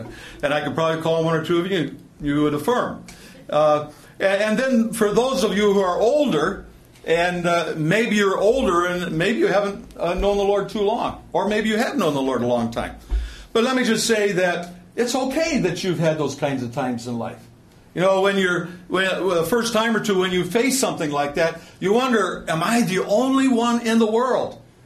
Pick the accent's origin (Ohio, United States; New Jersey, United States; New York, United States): Ohio, United States; Sandusky; Because I am originally from Ohio, and one or two of you might know where Sandusky, Ohio is.